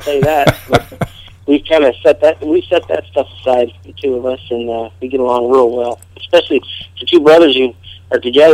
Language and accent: English; Ellenburg, New York, United States; That's my hometown.